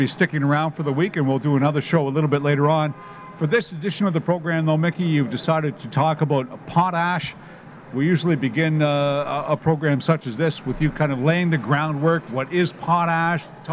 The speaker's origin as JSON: {"language": "English", "country": "Canada", "said": "You know, Canada, I believe, my home country"}